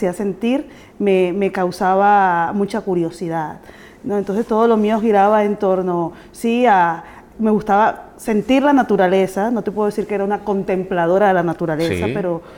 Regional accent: Barranquilla, Atlántico, Colombia; born there; Sí, yo nací en Barranquilla, en el Caribe.

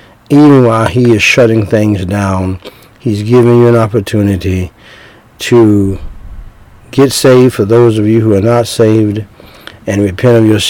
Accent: United States; born there; I thank God I was born in America.

